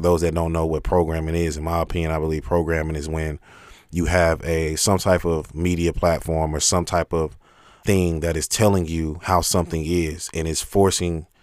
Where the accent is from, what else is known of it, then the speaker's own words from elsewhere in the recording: Houston, Texas, United States; I am a 26-year-old African-American male. I am from Houston, Texas, and I still reside here.